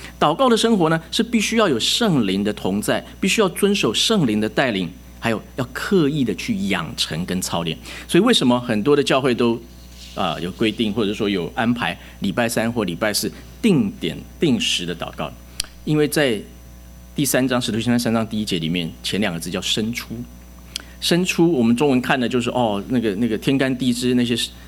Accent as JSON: {"language": "Chinese", "country": "Taiwan", "tie": "born there", "said": "早期我在台湾出生的时候"}